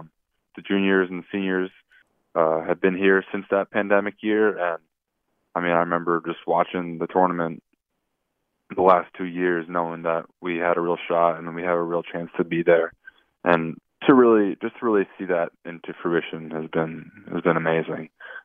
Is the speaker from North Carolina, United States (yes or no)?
no; New Jersey, United States; I'm from New Jersey. I live about 45 minutes north of campus